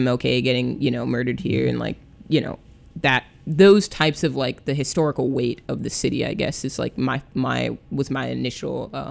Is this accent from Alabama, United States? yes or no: no; Wisconsin, United States; I think that I'm from Wisconsin originally.